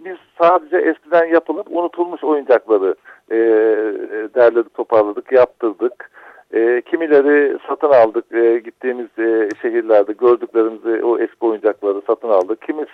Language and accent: Turkish; Ödemiş, İzmir, Turkey; ben Ödemişliyim kendim. Burada doğdum, büyüdüm, burada yaşadım.